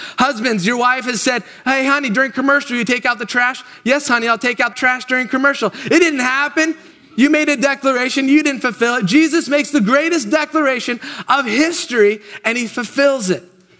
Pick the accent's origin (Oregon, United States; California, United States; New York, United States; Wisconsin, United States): Oregon, United States; Because I grew up in Oregon where you have driveways.